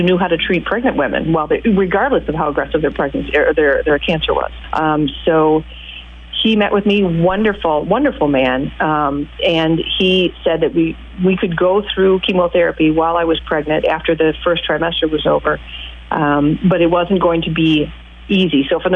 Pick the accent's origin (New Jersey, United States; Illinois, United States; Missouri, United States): Illinois, United States; Chicago; now in Atlanta, United States; I am not. I am from Chicago.